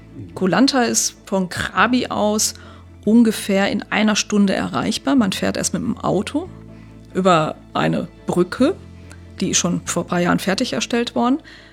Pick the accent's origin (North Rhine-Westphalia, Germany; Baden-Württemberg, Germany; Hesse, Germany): North Rhine-Westphalia, Germany; Und wie gesagt, ich komme ja aus dem Sauerland mit den vielen Talsperren, also kein Vergleich.